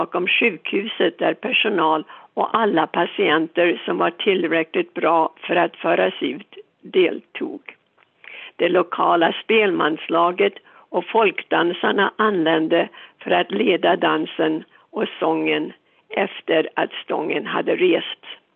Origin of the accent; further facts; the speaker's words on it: Sweden; Midsommar var min favorithelg när jag växte upp i Sverige.